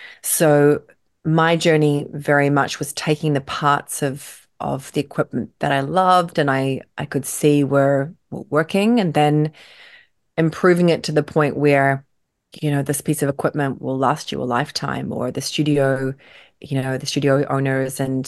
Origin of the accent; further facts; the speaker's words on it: New Zealand; I'm originally from New Zealand